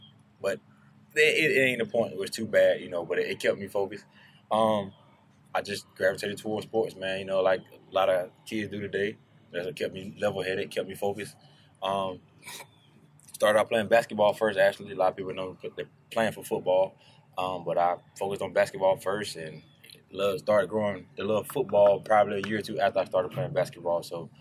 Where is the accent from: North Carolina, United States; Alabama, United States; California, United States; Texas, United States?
North Carolina, United States; Tarboro; Yeah, growing up in Tarboro, man, you know, on the east side.